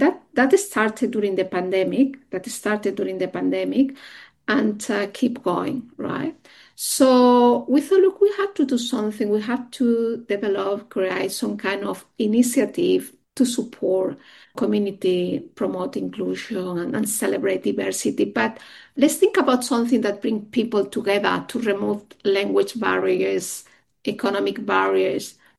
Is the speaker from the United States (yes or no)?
no; Barcelona, Catalonia, Spain; English is a second language; moved away as an adult; now in Australia; I founded this charity 10 years ago when I came to Australia from Spain, from Barcelona.